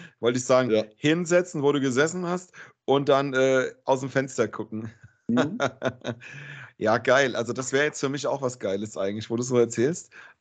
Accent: Gelnhausen, Hesse, Germany; in meinem Freundeskreis aus meiner Heimatstadt in Gelnhausen gibt es jemanden

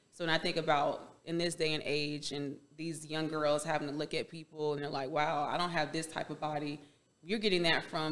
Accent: Miami, Florida, United States; I'm from Miami.

